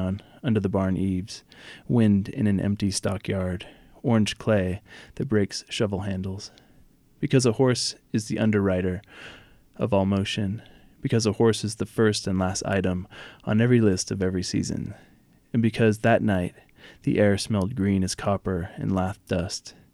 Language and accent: English; Oregon, United States; a particular logging town, the one that I grew up in Southern Oregon.